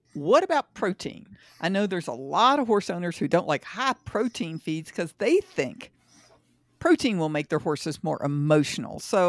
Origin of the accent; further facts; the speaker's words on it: Kentucky, United States; So I grew up in Kentucky, and I worked around the thoroughbred industry for more than 30 years.